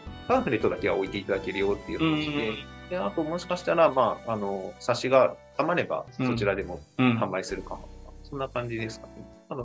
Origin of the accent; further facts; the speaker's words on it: Shizuoka, Japan; 私もそもそも地元静岡なんですよ、